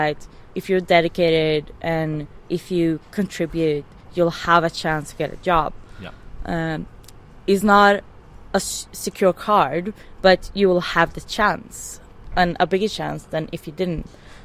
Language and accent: English; Sweden; And since I come from Sweden, I would probably bring someone from Sweden and talk Swedish with that person